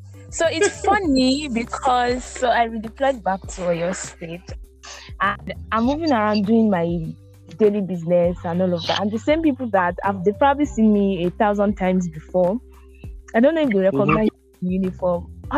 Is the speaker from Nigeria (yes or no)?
yes; Ibadan, Oyo, Nigeria; this is literally my area. I grew up in Ibadan all my life.